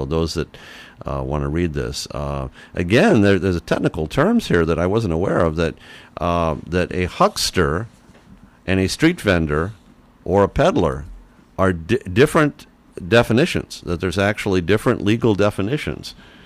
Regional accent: Detroit, Michigan, United States; In the 1950s, when I grew up in Detroit

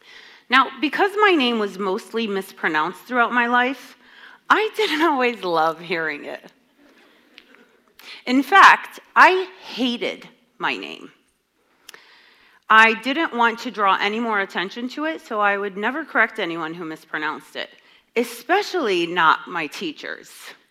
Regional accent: United States; See, I was born and raised here in America.

